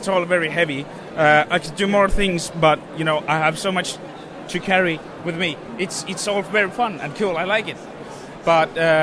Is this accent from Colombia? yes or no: no; Estonia; English is a second language; I'm from Estonia.